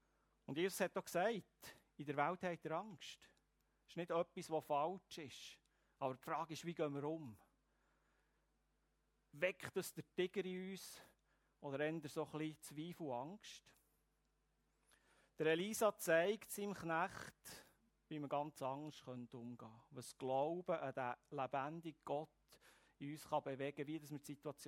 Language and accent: German; Switzerland; Und wir als Schweizer suchen ja Probleme